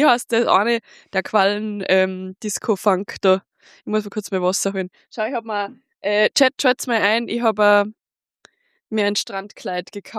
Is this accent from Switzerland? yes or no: no; Austria; da muss ich mich jetzt ja. Als Österreicherin richtig aufregen über das.